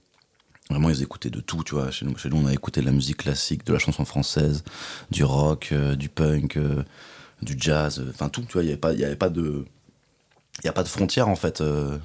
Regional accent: Champs-sur-Marne, Île-de-France, France; Et moi, j'ai grandi dans 77, donc à Champs-sur-Marne.

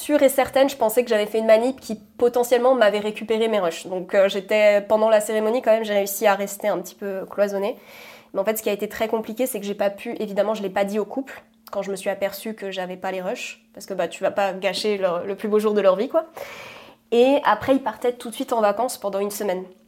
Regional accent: Corsica, France; je suis originaire de Corse.

